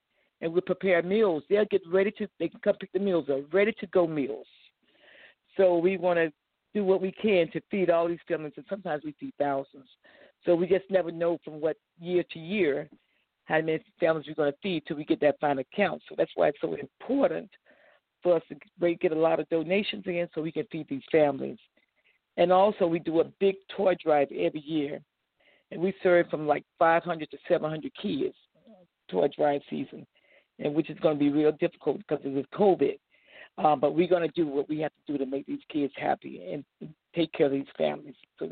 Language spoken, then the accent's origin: English; Riviera Beach, Florida, United States; I was born and raised in Riviera Beach. I graduated from Palm Beach Gardens High School.